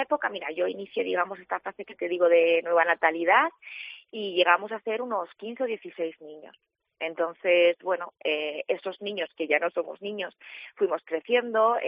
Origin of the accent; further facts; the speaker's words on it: Alcalá de Henares, Community of Madrid, Spain; born there; yo nací en Madrid, en Alcalá de Henares. Y por cuestiones de trabajo y también de valores personales, mis padres decidieron que nos íbamos al pueblo a vivir.